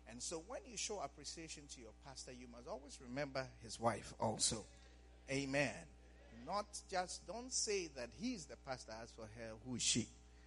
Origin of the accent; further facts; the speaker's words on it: Ghana; Even when I told him I'm from Ghana, he said, oh, Ghana, Accra.